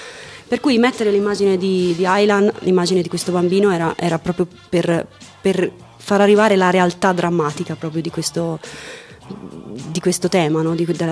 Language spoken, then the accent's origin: Italian; Tuscany, Italy; Sai, noi toscanacci siamo tutti un po' pazzi